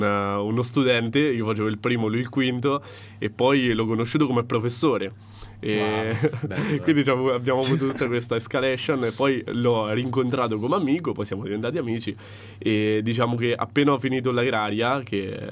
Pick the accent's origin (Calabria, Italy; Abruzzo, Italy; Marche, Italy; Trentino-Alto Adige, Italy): Marche, Italy; Potenza Picena; io sono di Potenza Picena, ho lo studio, sì, studio a Potenza.